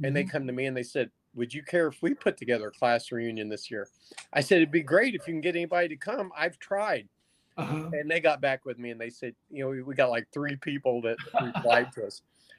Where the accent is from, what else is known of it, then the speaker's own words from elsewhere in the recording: Eldon, Missouri, United States; I'm an only child, so, you know, a lot of people, oh, yeah, only child. I grew up in Eldon, up by Eldon, Missouri, right. Up by Lake of the Ozarks.